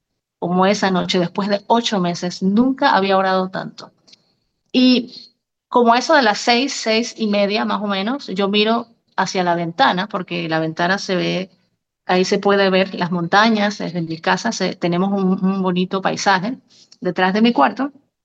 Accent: Panama; recibo mi correo que había ganado una beca para estudiar por 2 años en mi país. pero inglés, en una de las mejores universidades, en la segunda universidad aquí en Panamá.

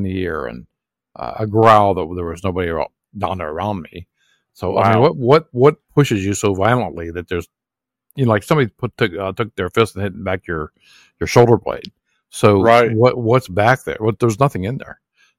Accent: Ohio, United States; So Austin's from Ohio and I'm from Ohio.

